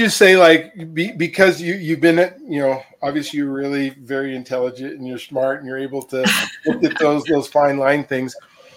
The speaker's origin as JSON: {"language": "English", "region": "Colorado", "country": "United States", "tie": "born or raised there", "said": "I grew up here in Colorado as well. I went to Cherry Creek."}